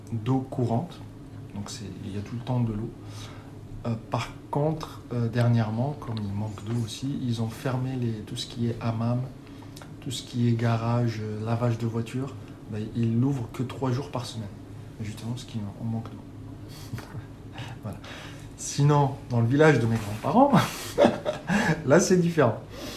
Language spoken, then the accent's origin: French; Morocco; moved away as an adult; now in France; j'ai grandi au Maroc jusqu'à l'âge de 18 ans. Et après, je suis venu en France. J'ai fait mes études ici